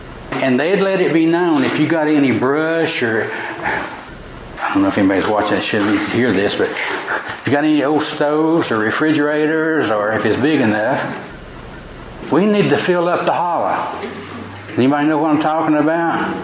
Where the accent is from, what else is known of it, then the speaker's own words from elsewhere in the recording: Tennessee, United States; Now, growing up in East Tennessee, and it's the same around here, you got your hills and your valleys and your hollows